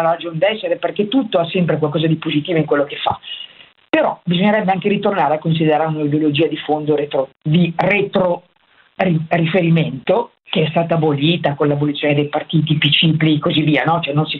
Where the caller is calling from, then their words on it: Milan, Lombardy, Italy; Siamo da Milano.